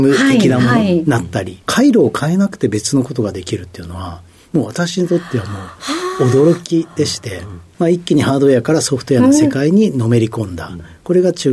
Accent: Kumamoto, Japan; 熊本県です。

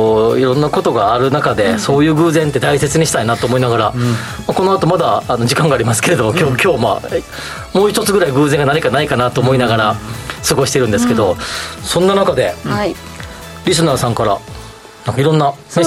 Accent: Hyogo, Japan; 兵庫県から出てきましたって言われてですね、そしたらいろいろ喋ってたら、なんと同じ小学校同じ中学校で、僕の今両親が住んでいる、まあ、実家ですね、まあ、つまり僕が昔住んでたところですけど

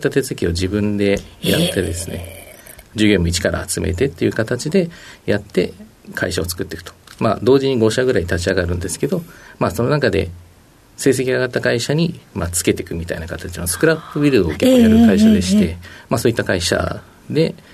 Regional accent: Chiba, Japan; 千葉県の千葉市になります。

